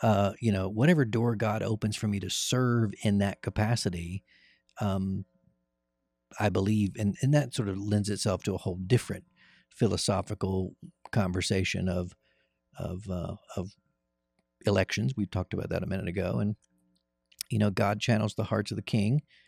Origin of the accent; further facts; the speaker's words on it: Cleveland, Tennessee, United States; serving in my hometown in a capacity that I never really saw myself